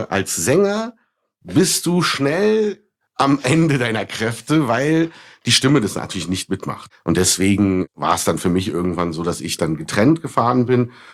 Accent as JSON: {"language": "German", "region": "Berlin", "country": "Germany", "tie": "born or raised there", "said": "Und meine Mutter kam ja nach Deutschland in den 70er Jahren, um bei Siemens zu arbeiten. Deswegen bin ich ja in Siemensstadt auch groß geworden."}